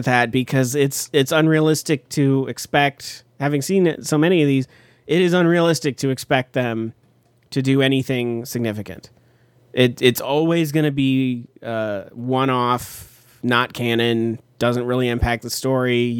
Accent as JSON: {"language": "English", "town": "Tucson", "region": "Arizona", "country": "United States", "tie": "born or raised there", "said": "So I grew up in Tucson, Arizona, and I would have to drive to Phoenix, which is about 90 minutes away."}